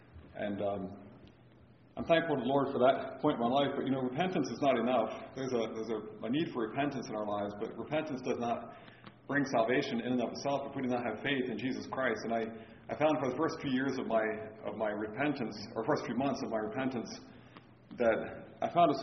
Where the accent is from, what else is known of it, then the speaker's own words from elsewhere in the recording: Pennsylvania, United States; but I grew up in Lancaster County. I lived in Lancaster County and Lebanon County all of my life, so I never got too far from home